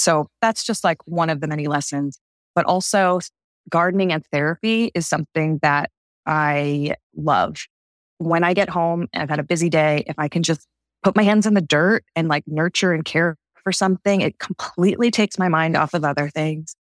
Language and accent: English; Martha's Vineyard, Massachusetts, United States; I'm originally from Martha's Vineyard, Massachusetts. My parents were total hippies, and they taught me how to live off the land.